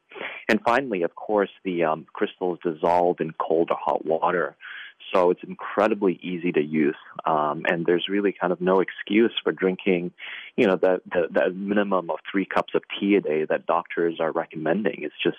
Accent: Hong Kong; So I grew up in Hong Kong and was really immersed in a tea culture

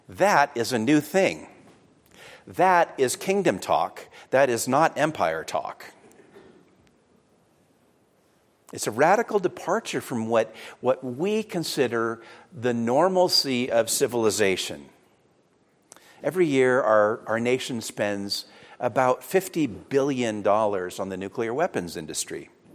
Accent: United States; one of the things that was especially moving for us was being an American in a city that had experienced something so profoundly devastating

